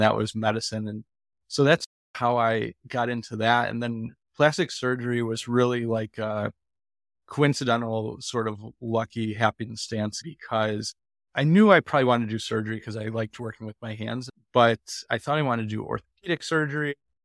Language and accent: English; Buffalo, New York, United States; Getting into medicine, I grew up in Buffalo, New York.